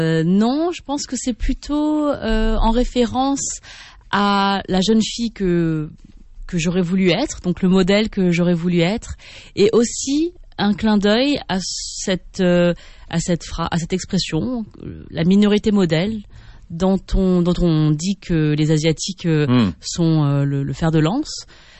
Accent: France; born there; quand j'étais enfant, donc je suis née en France, et je lisais beaucoup de livres quand j'étais enfant

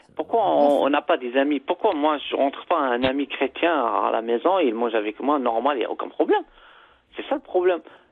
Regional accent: Algeria; moi, je suis un Algérien

